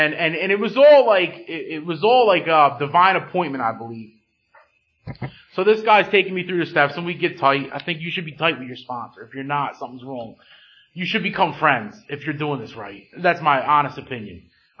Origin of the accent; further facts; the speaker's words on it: Pennsylvania, United States; living on the outskirts of Kensington, I'm from Montgomery County